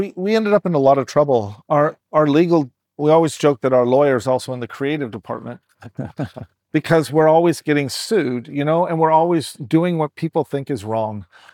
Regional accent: United States; And I'm American, but I never really understood the impact of a Super Bowl spot

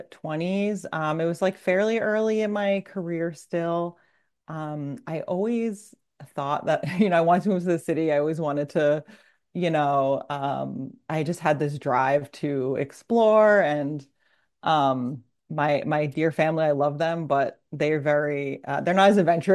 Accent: New York, United States; So I grew up also on Long Island. I've lived all over the island in different areas.

